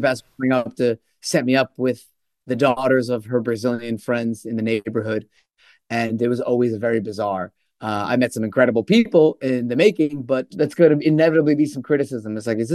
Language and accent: English; Glen Ridge, New Jersey, United States; I grew up in Glen Ridge, New Jersey. That's where my house was. That's where my mother raised me.